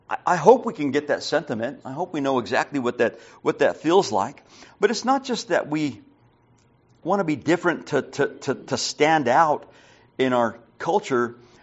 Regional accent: New Mexico, United States; I remember when I first moved to Texas. I'm from New Mexico, by the way.

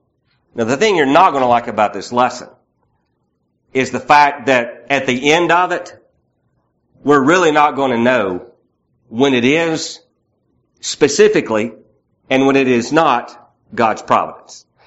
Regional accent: Southern United States, United States; I'm from the South. It's, you know, it's football, sweet tea, you know, gravy and biscuit, you know. I'm from the South, forgive me. And in Alabama, it's even worse.

